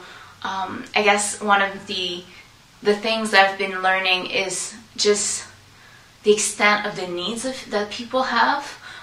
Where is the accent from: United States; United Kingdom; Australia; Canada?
Canada; I am from Canada. I've been here most of my life.